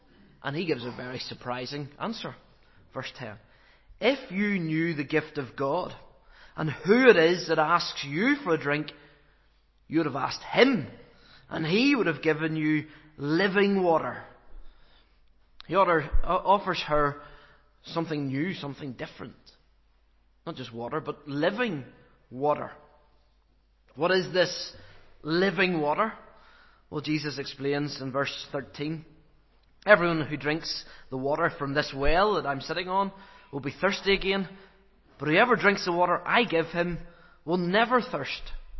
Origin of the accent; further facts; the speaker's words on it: Cloughmills, Northern Ireland, United Kingdom; You know, and I come from Clochmills. Just, you know, picture somewhere like Clochmills.